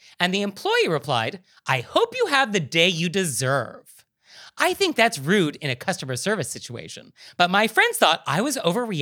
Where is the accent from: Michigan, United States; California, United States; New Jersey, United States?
California, United States; I am from Marin County.